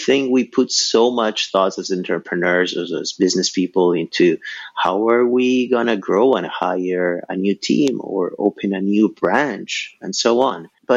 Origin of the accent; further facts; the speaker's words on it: Ecuador; When I was growing up in Ecuador, we almost don't have seasons, right? We're in the equator.